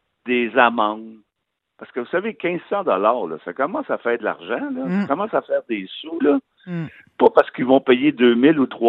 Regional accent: Quebec, Canada; C'est pas à cause qu'on est Québécois qu'on veut pas respecter ça.

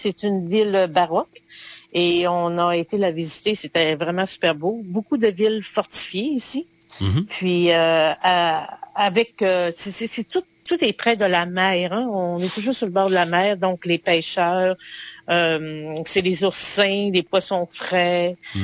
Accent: Canada; Et dès qu'on dit qu'on est Canadien

